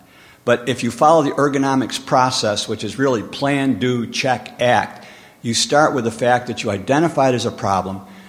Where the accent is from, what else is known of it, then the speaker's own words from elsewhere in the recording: Keokuk, Iowa, United States; from Keokuk, Iowa